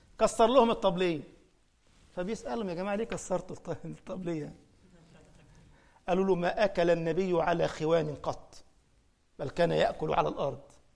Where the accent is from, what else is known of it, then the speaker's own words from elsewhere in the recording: Egypt; احنا عندنا في مصر كده كان بتبقى طبلية من خشب كده بأربع رجلين زي المائدة يعني